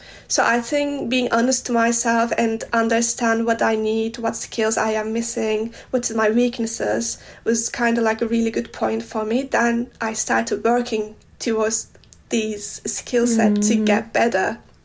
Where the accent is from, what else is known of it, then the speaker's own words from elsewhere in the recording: Turkey; English is a second language; now in Germany; Yeah, and I am Turkish. Like I'm coming from Turkey, so where we have a lot of sunlight.